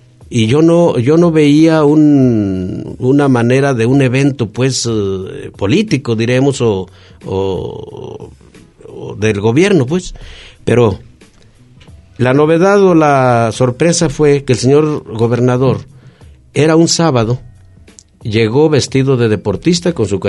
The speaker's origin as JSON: {"language": "Spanish", "town": "Tepechitlán", "region": "Zacatecas", "country": "Mexico", "tie": "born or raised there", "also_born_or_lived": "Colotlán", "said": "Por eso yo, mi tierra es Tepechitlán. Pero mi segunda tierra, pues ya es Colotlán."}